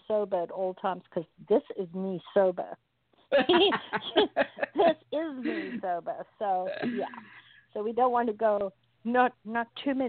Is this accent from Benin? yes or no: no; South Africa; now in United States; You know, I'm from South Africa, and when I used to call people, friends and family in South Africa, they'd all say, could you slow down? You sound so Texan.